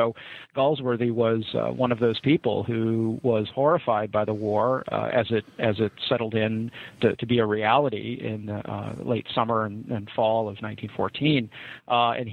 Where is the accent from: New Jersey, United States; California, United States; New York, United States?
New York, United States; Rochester; I grew up in Rochester, and thanks very much to my father, who introduced me to history through the libraries and museums of upstate New York and Canada, particularly Rochester, my hometown, Buffalo and Toronto.